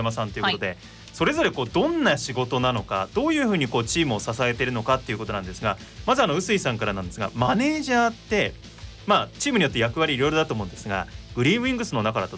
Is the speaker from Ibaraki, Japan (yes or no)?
yes; Ibaraki, Japan; あげつまさん同じ茨城出身ですから。